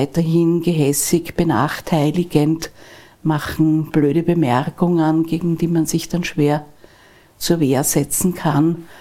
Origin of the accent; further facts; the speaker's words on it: Vienna, Austria; wir sind ja aus Wien alle